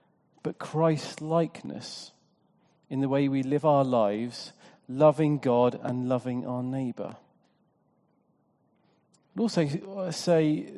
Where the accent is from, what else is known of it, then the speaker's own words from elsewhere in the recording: United Kingdom; because I'm British, and the thought of someone kind of getting in my business makes me feel a little bit uncomfortable at times.